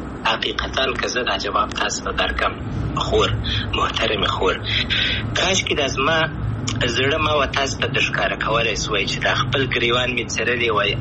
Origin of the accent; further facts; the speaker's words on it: Afghanistan; افغانستان خو زما دی زه افغان یم ان شاء الله بیا به افغانستان ته ولاړ سم ان شاء الله